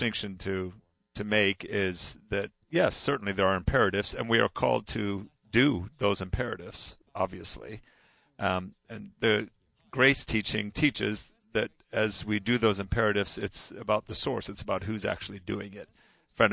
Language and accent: English; England, United Kingdom; born there; I was born in England at Cape Henry Bible School